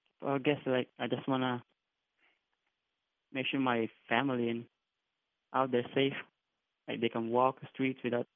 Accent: Stamford, Connecticut, United States; Yes, I'm from Stamford.

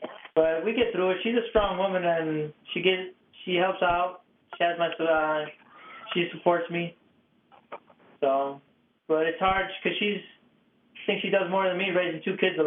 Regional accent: Chicago, Illinois, United States; My wife's from Northbrook. I was born and raised in Chicago.

